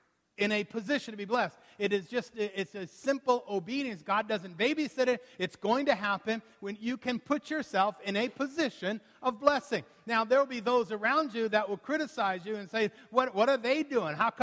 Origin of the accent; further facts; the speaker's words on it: Maine, United States; I grew up in Maine, so forgive me every once in a while when the maniac part of me comes out.